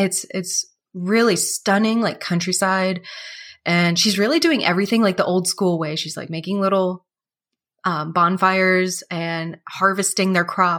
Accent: Canada; I'm French Canadian. My family's from France.

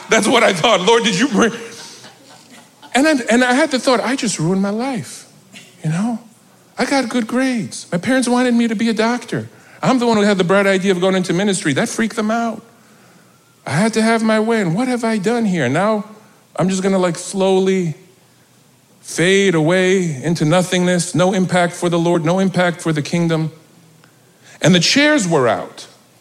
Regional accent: New York, United States; And I'm a New Yorker. I should have known that.

